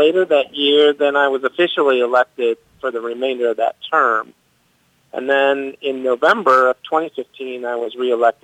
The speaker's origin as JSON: {"language": "English", "town": "Kelowna", "region": "British Columbia", "country": "Canada", "tie": "born or raised there", "said": "I'm originally from Kelowna. I was born and raised there. I'm 53 years old."}